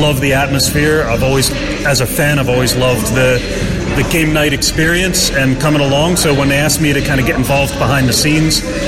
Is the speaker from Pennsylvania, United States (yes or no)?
no; Baltimore, Maryland, United States; moved away as an adult; I'm originally from Baltimore, which is on the east coast of the United States, near Washington, D.C., but I've lived here 20 years.